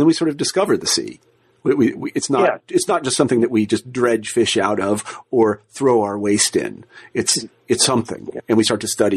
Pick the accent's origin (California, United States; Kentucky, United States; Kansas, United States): Kansas, United States; I mean, where I grew up in Kansas, I mean, there was a, you know, we didn't have ocean fish.